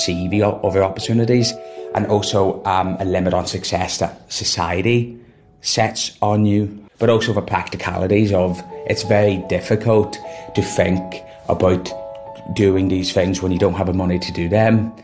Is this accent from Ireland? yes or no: yes; Ireland; Hi everyone … I am an Irish young filmmaker and activist.